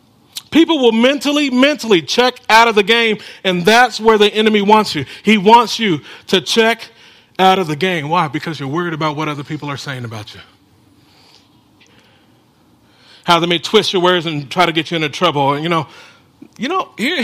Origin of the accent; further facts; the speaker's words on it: California, United States; I grew up in California. I knew everything about earthquakes. We did our earthquake drills and stuff like